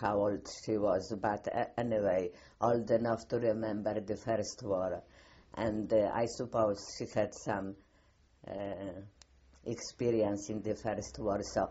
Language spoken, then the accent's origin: English; Warsaw, Masovian Voivodeship, Poland; English is a second language; In Warsaw, yes. Yes. I was born in Warsaw and live all the time in Warsaw.